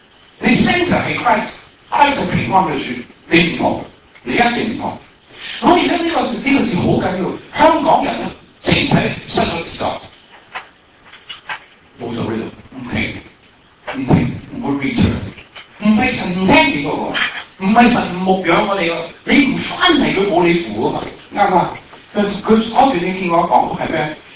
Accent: China; 對我是中國人是很難明白的。

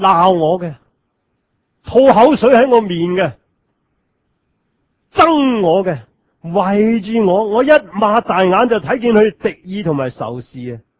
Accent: Hong Kong; 即是我们香港人叫保释

